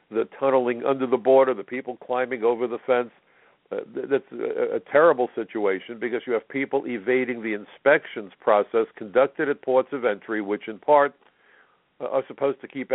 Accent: New York, United States; New York State, my home state, it's the trifecta.

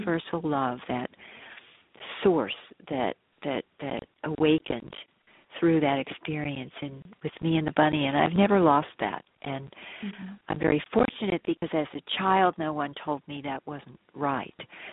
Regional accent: New Jersey, United States; I grew up in New Jersey, but it was a very wooded area at the time.

